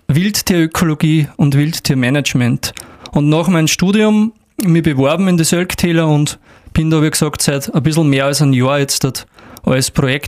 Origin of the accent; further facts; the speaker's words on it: Türnitz, Lower Austria, Austria; born there; Ich bin gebürtiger Niederösterreicher, bin geboren in Türnitz, Richtung Mariazellerland ist das da.